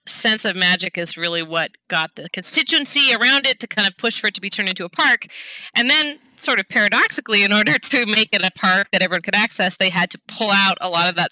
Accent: Seattle, Washington, United States; I mean, I grew up in Seattle, so I thought that nature only was the old growth forests that I could, that I kind of occasionally visited with my family, car camping.

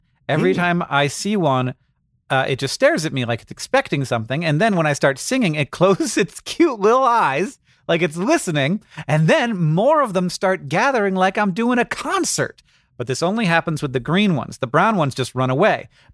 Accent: Florida, United States; When I grew up in Florida, we called them anoles

